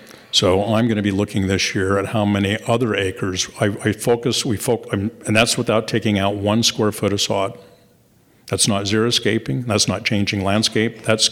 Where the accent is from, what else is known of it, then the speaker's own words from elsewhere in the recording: Bountiful, Utah, United States; I was raised in Bountiful.